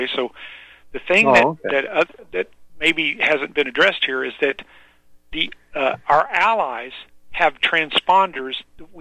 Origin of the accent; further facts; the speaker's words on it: Midwest, United States; now in Philadelphia, United States; I'm currently living in Philadelphia. I'm originally from the Midwest